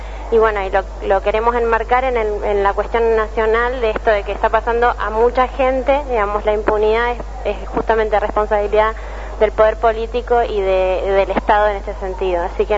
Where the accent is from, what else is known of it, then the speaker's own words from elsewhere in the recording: El Bolsón, Río Negro, Argentina; del Bolsón Río Negro. Estoy acá en el encuentro.